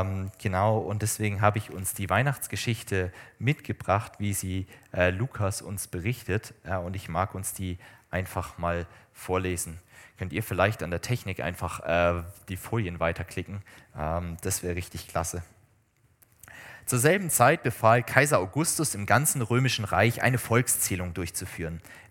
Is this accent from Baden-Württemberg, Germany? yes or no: yes; Baden-Württemberg, Germany; da ist einfach die Welt noch in Ordnung, so wie bei uns im Schwarzwald vielleicht.